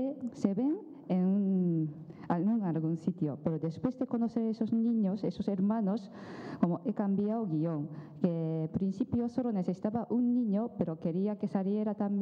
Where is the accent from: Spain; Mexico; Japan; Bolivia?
Japan; Tokyo; Spanish is a second language; Pero yo soy de Tokio, entonces les explico las frases en, digamos, en japonés de Tokio, digamos japonés general.